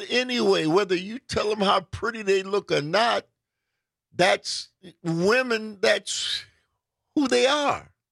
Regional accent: Milwaukee, Wisconsin, United States; And in my hometown of Milwaukee.

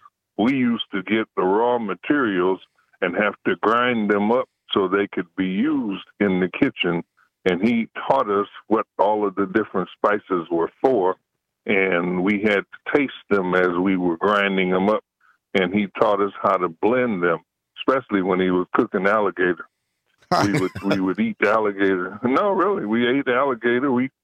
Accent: Detroit, Michigan, United States; No, I grew up in Detroit.

